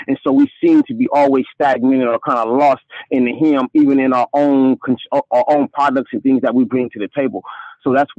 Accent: Compton, California, United States; oh, man, when I was in Compton, born and raised in Compton

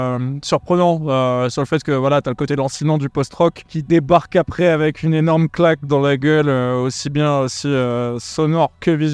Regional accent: Lille, Hauts-de-France, France; Moi, je suis de Lille.

